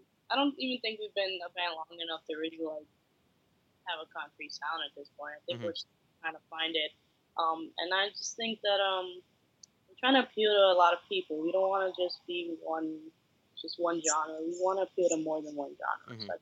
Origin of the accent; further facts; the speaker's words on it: New York City, New York, United States; Yeah, we all live in New York.